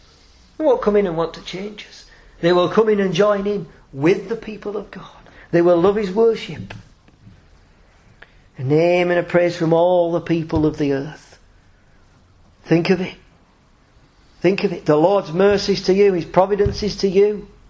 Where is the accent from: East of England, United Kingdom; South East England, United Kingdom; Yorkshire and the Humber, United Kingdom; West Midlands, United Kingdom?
Yorkshire and the Humber, United Kingdom; moved away; I came from Yorkshire here to unite with you here because I hold dear the same truths.